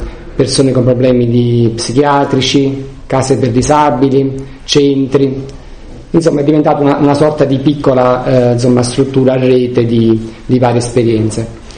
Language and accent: Italian; Salerno, Campania, Italy; sono campano, vengo da Salerno, sono sposato con due figli